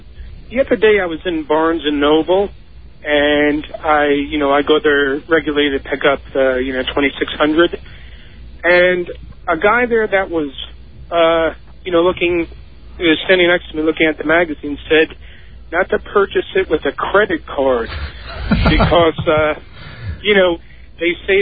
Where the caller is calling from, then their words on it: Florida, United States; I'm calling you from Florida, by the way.